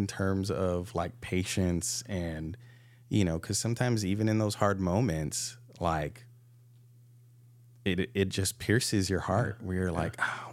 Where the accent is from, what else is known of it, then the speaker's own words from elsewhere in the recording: Hawaii, United States; Well, you know, growing up in Hawaii, dude, you're always laid back and stuff.